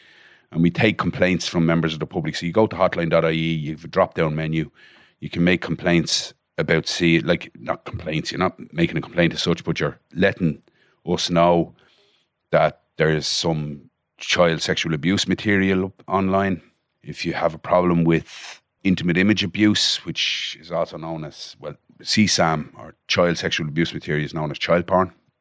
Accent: Ashbourne, Leinster, Ireland; So I'm from Ashbourne in County Meath. My dad was a vet and we had a little bit of a farm going in Swords as well. So I'm Ashbourne, Swords, kind of South County Meath, North County Dublin. And went to school in Ashbourne and then secondary school in Vincent's.

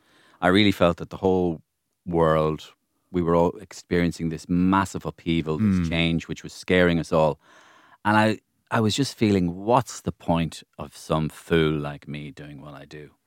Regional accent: Ireland; The idea is that I grew up in Ireland hearing stories about people staying in their cars, in their car parks, in golf clubs

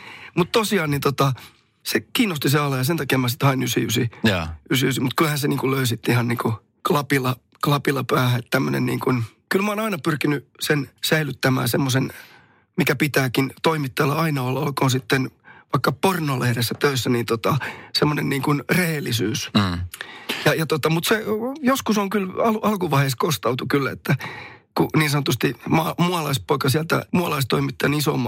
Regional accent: Somero, Southwest Finland, Finland; mä pyöritin kotikylässäni, missä vieläkin asun, niin Somerolla

